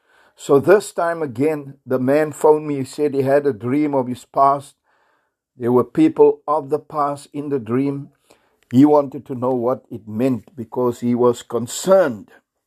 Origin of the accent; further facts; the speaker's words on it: South Africa; first language Afrikaans; English is a second language; My language is Afrikaans. I'm not English speaking by birth. My native language is not English.